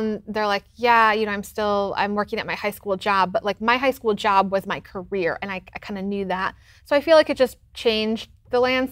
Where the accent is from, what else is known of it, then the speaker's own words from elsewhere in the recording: Michigan, United States; So I grew up in Michigan.